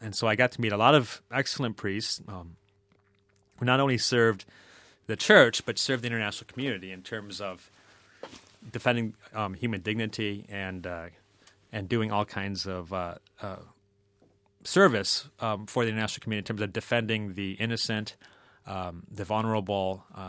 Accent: Midwest, United States; I was kind of down on New York City, being a Midwesterner, and I never thought I would actually live there.

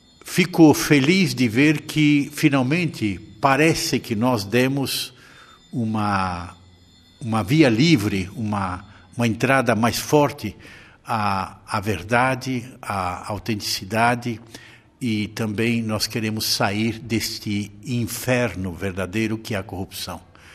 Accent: Brazil; eu tenho consciência, como brasileiro, de pertencer a uma nação muito grande, né?

